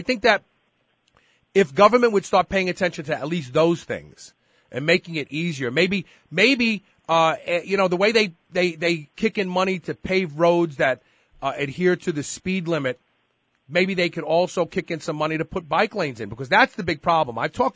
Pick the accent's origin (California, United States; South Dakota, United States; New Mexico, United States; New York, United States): New York, United States; Brooklyn; I grew up in Brooklyn.